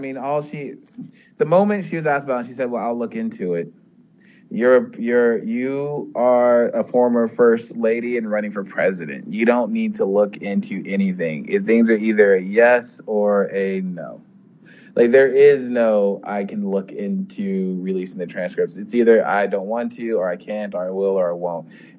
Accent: United States; now in India; you can tell I'm an expat, I'm an American expat.

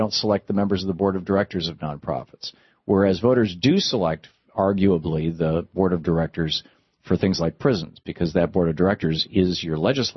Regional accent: Michigan, United States; When I was growing up in Michigan, the Michigan Insurance Bureau

